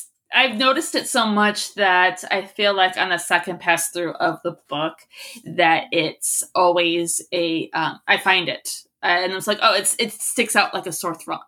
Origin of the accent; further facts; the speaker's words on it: Utica, New York, United States; I was central New York. I'm originally from the Utica area.